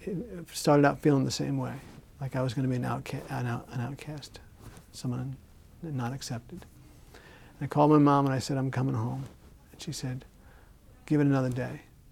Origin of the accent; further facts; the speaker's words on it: New York, United States; I went to University of Massachusetts, and I was from New York, but I wanted to be near my family, my grandfather, my grandmother.